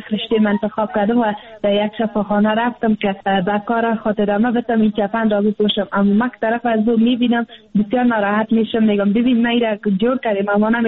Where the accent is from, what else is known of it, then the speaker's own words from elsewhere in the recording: Afghanistan; ما از افغانستان هستیم، افغان هستیم